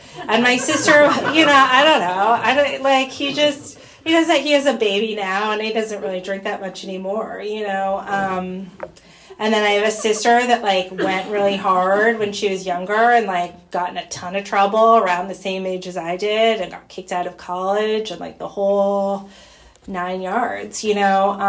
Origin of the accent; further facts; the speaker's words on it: Wayland, Massachusetts, United States; So I grew up in Wayland, Massachusetts, pretty close to here.